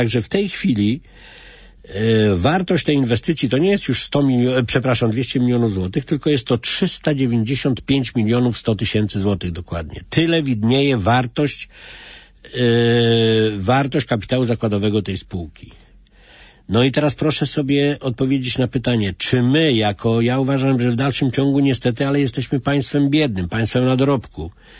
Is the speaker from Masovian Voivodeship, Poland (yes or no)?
yes; Ostrołęka, Masovian Voivodeship, Poland; pochodzę z Ostrołęki i pracuję w Ostrołęce